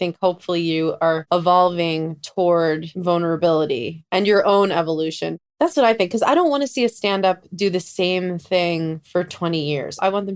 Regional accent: New York, United States; I loved growing up in New York, being around a diverse group of people

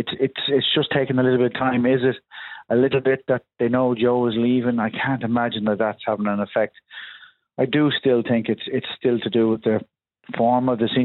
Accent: Ireland; hopefully we'll get a chance, an opportunity, as an Irish point of view, to look back in the Six Nations

